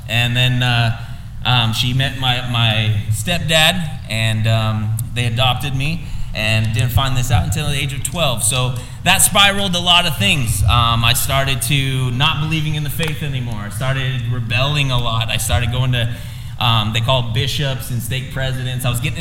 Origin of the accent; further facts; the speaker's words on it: California, United States; We're from California, actually.